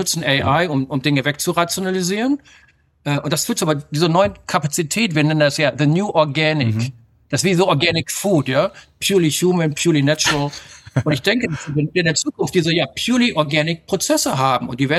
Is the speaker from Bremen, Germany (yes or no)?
yes; Bremen, Germany; moved away as an adult; also born or lived in Münster; now in Brisbane, Australia; Ich bin in Bremen groß geworden. 20 Jahre Bremen und dann 10 Jahre Münster. Und dann bin ich ja 1998 damals noch unter dem Deckmantel von SAP und Ares nach Brisbane gegangen.